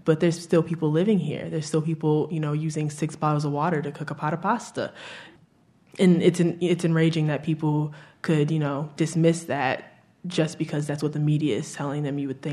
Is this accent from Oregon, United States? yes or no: no; Flint, Michigan, United States